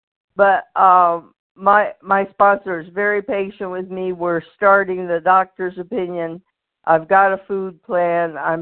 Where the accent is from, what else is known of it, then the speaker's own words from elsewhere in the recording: Maine, United States; I'm from Maine